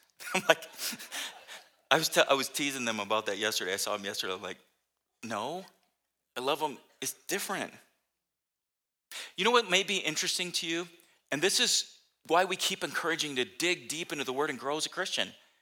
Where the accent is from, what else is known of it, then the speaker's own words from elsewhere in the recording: San Diego, California, United States; When I grew up in San Diego, I'd hear a lot of phrases and some of them catch my ear.